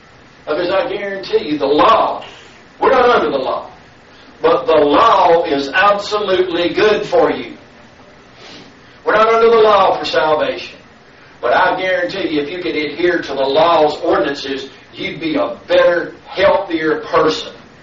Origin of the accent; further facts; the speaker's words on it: the South, United States; accent: Southern; More than likely, my conversation is from the United States. Southern part, out the sticks, because of how I talk.